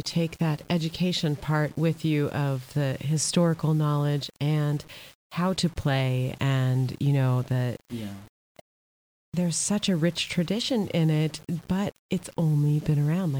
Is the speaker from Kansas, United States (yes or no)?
yes; Kansas, United States; And, you know, growing up in Kansas, that really had not occurred to us there yet.